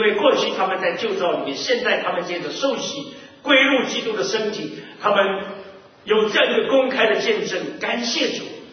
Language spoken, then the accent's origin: Chinese; China; 其实我们中国人也非常熟悉了